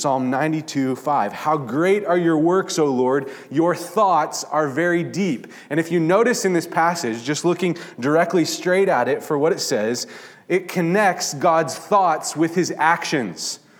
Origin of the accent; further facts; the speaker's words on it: Kansas, United States; I grew up in the Midwest, in Kansas in particular, and there are lots of cattle farms in Kansas